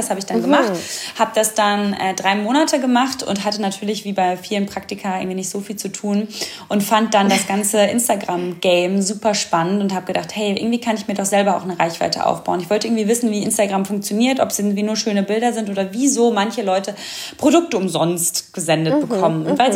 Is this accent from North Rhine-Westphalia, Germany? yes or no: yes; Oberhausen, North Rhine-Westphalia, Germany; Ich komme aus dem Ruhrgebiet, eigentlich aus Oberhausen, ganz toll.